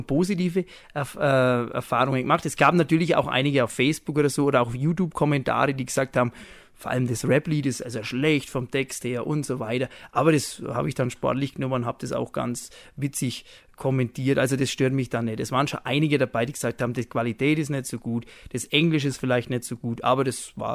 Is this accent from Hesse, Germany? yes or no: no; Bischofsgrün, Bavaria, Germany; Ja, das ist mein Heimatort und ich wohne eigentlich schon immer da und freue mich eigentlich jeden Tag, wenn ich aufwache, dass ich in Bischofsgrün wohnen darf.